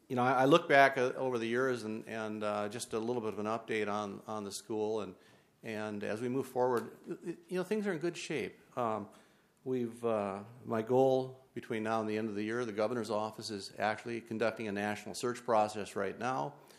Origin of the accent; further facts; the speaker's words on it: North Dakota, United States; my dad was a farmer. I grew up in North Dakota